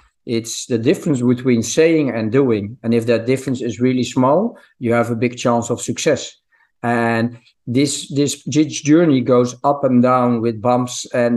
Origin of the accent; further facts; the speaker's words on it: Netherlands; So listen, I'm from the Netherlands and the Netherlands, we are really down to earth.